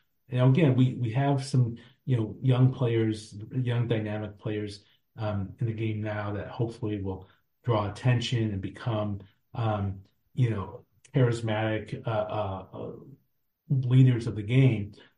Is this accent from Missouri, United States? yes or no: yes; St. Louis, Missouri, United States; Well, there are great baseball cities around the country. I'm from St. Louis.